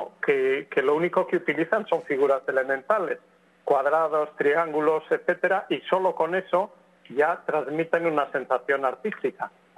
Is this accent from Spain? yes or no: yes; Aragon, Spain; Y yo mismo, que aquí en España, en Aragón, en mi tierra, dirigí durante un tiempo un programa de divulgación matemática para escolares